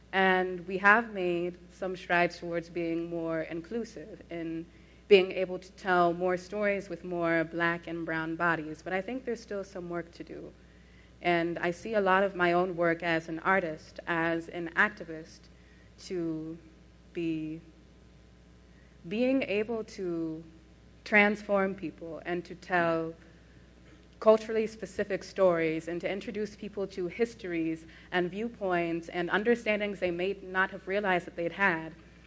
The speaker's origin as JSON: {"language": "English", "town": "Omaha", "region": "Nebraska", "country": "United States", "tie": "born there", "said": "Well, I was born in Omaha, Nebraska in 1997, the youngest of four children."}